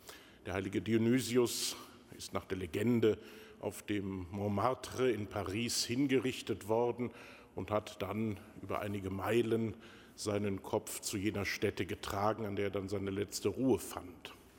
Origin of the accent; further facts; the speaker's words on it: Cologne, North Rhine-Westphalia, Germany; Und was für uns als Kölner mit unserem